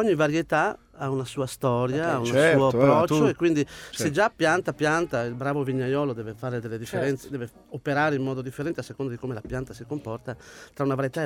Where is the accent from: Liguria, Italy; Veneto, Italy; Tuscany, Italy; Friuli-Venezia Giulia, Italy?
Veneto, Italy; Bassano del Grappa; Io sono veneto, di Bassano del Grappa.